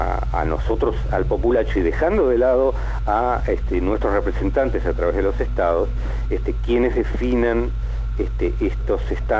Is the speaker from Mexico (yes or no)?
no; Argentina; yo puedo, como argentino, estar viendo en mi máquina de fabricación japonesa